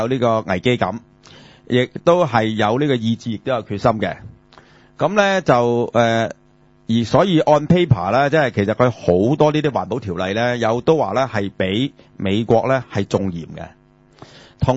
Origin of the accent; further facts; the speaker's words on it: Hong Kong; 我哋唔係美國佬啊我哋中國人我哋係香港人就算你唔承認中國人我哋係香港人